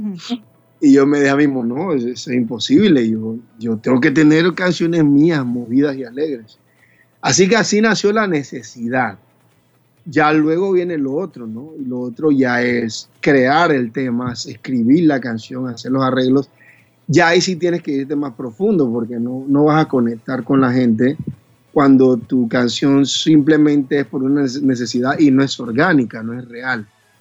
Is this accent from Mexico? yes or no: no; Panama; yo estoy radicado acá en Panamá, yo soy panameño